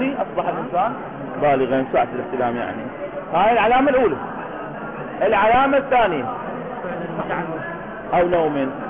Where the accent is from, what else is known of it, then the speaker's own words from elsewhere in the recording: Iraq; مو هاي العانة اللي أكو منطقة عندنا في العراق